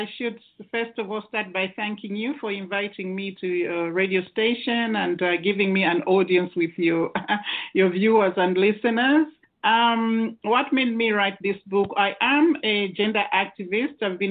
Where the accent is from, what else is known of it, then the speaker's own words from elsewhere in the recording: Zambia; first of all, I come from Africa, from Zambia